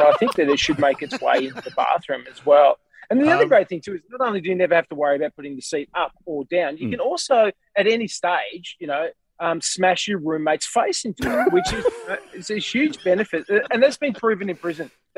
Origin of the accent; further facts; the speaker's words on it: Eltham, Victoria, Australia; there's the only thing that I miss from not living way out in the burbs of Melbourne and growing up in Eltham is being able to go out in the backyard and take a slash.